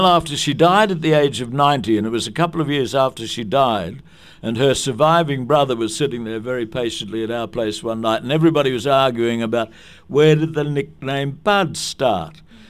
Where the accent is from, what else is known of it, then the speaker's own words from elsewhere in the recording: Coogee, New South Wales, Australia; born there; No, I follow Randwick. I was born in Coogee, and Coogee Oval is Randwick's home ground, and they play real football up there.